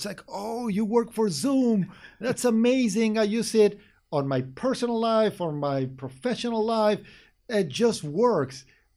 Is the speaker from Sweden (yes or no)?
no; Argentina; Born and raised in Argentina, very strong family.